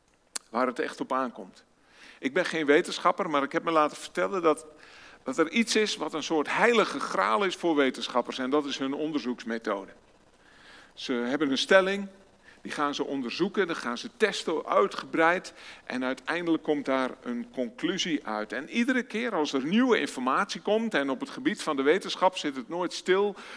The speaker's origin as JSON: {"language": "Dutch", "town": "Burgum", "region": "Friesland", "country": "Netherlands", "said": "want we komen uit Friesland, Burgum."}